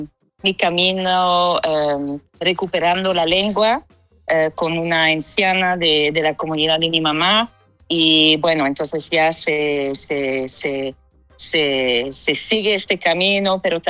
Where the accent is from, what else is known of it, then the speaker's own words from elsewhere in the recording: Canada; vengo de Canadá. Mi mamá es Anishinaabe, que es un pueblo indígena de Canadá, Quebec. Viene de una comunidad que se llama Kitikamzibi